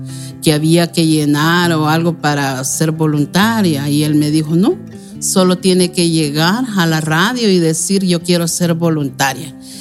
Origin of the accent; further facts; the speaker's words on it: Santo Tomás, San Salvador, El Salvador; Soy de Santo Tomás, uno de los municipios de la zona sur de San Salvador.